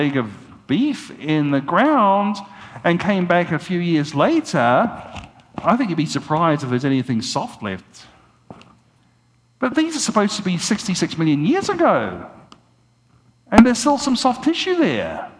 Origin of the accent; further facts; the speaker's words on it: Queensland, Australia; This is from my home state in Australia, Queensland.